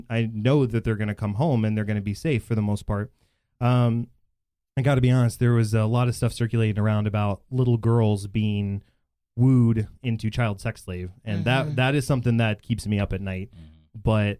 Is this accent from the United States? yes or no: yes; Bedford, Texas, United States; no, so I grew up in Bedford, and I still live there.